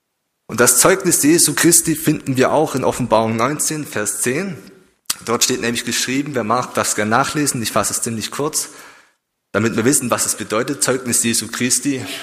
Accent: Austria; Bei uns in Österreich ist es noch nicht so.

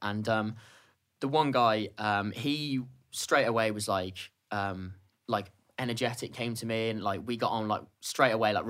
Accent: Telford, West Midlands, United Kingdom; I'm from Telford.

